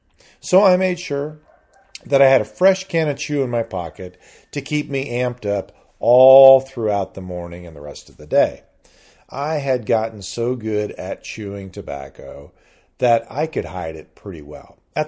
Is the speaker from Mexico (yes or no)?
no; California, United States; moved away as an adult; But just making a college team in my home state of Southern California, the mecca for baseball in the United States, I probably wasn't even going to make it on a college team.